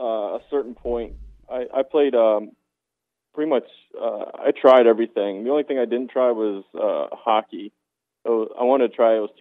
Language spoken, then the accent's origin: English; Maryland, United States; I grew up in Maryland. I had two brothers. We were a big sports family.